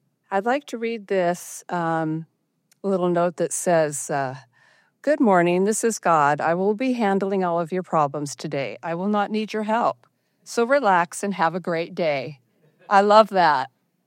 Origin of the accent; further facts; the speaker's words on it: Gresham, Oregon, United States; I am from Gresham, Oregon.